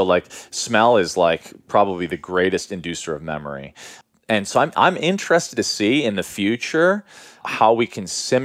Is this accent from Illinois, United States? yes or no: yes; Chicago, Illinois, United States; Because I grew up in Chicago